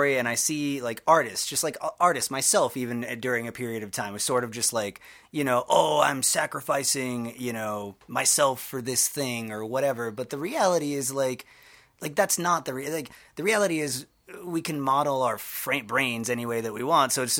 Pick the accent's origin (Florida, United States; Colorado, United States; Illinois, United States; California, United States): Colorado, United States; Westminster; born there; also born or lived in Battle Creek, Michigan; Yeah, I was born in Westminster, so just right outside of Denver.